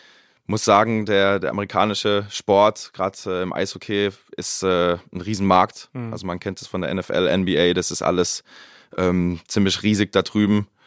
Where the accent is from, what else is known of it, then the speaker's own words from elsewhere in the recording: Mannheim, Baden-Württemberg, Germany; ich komme aus Mannheim